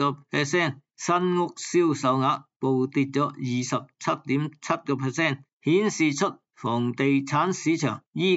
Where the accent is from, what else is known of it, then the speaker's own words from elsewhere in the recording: Hong Kong; 我们香港人说的坐紧艇啊